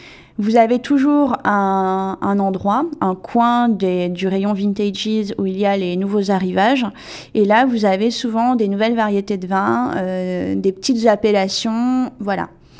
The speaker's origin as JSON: {"language": "French", "country": "France", "moved": "as an adult", "lives_now": "Canada", "said": "en tant que Française qui a débarqué au Canada"}